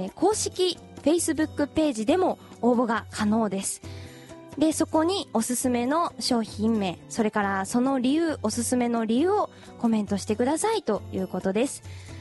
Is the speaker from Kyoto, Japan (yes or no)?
yes; Maizuru, Kyoto, Japan; まあ、私舞鶴出身なんですけれども